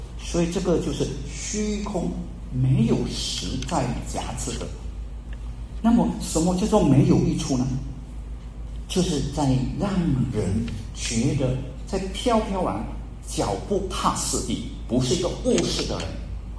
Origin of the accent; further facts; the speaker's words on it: China; 所以我们中国人有句话说什么？